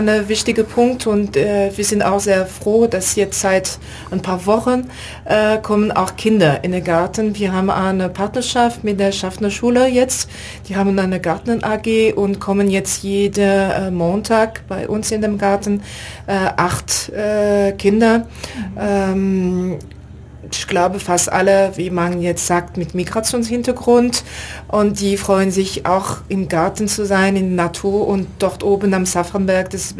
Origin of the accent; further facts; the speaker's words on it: France; ich komme aus Frankreich.